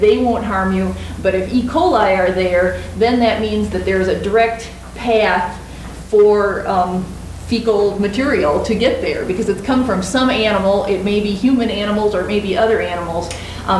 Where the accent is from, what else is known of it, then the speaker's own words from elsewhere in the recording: Midwest, United States; I'm from the Midwest, where this is really on the top of a lot of people's agendas